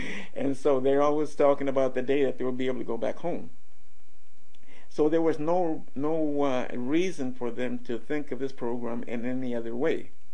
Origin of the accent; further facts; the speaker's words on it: Tolleson, Arizona, United States; But my early experience was growing up in the Tolleson area on the west side of the valley